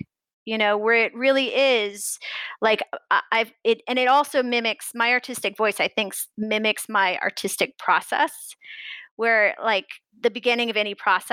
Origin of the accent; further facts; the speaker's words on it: Missouri, United States; Complete Midwestern naivete. To be completely honest, I'm from Missouri and I got into NYU